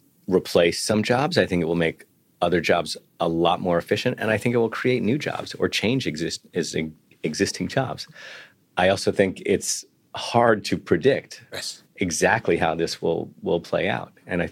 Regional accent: United States; I'm American. I grew up in the US.

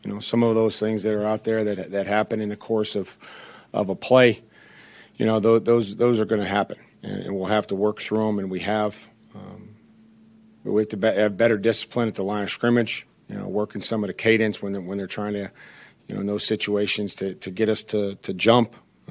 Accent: Ohio, United States; Go way back with Josh, obviously, growing up in Northeast Ohio.

